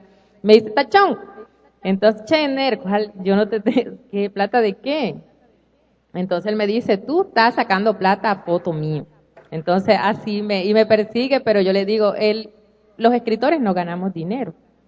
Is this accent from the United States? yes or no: no; Maicao, La Guajira, Colombia; Y porque en todo esto yo me crié pues en Maicao, entonces siempre estaba como que en el contacto con el mundo arijuna, con el guayú